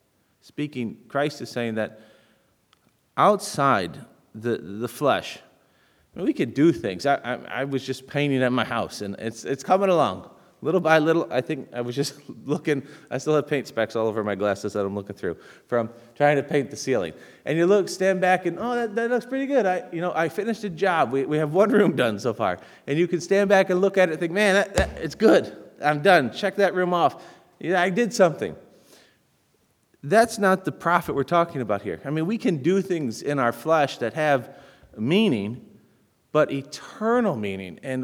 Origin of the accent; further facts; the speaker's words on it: United States; as an American, peaceful protesting is, you know, one of the ways we can affect change